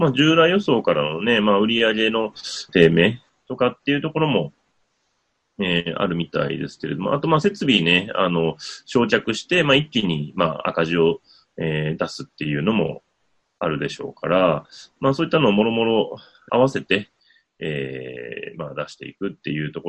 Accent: Wakayama, Japan; 和歌山の方の、まあ、私の地元なんですけど

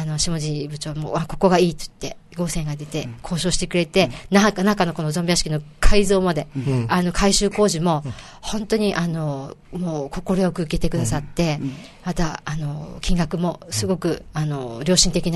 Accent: Naha, Okinawa, Japan; 私、那覇の泊っていう地域で育ったんですよ。

